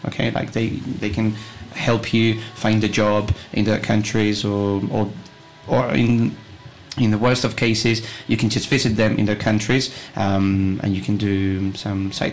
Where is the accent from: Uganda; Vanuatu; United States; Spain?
Spain; Tintón, Community of Madrid; My hometown, my beautiful hometown, is called Tintón. It's in the province of Madrid.